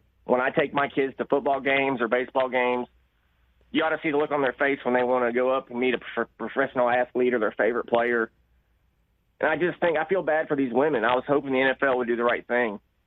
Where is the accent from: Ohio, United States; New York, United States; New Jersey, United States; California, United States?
Ohio, United States; I've been a Browns fan my whole life. I grew up in Northern Ohio. Anybody from Northern Ohio knows that.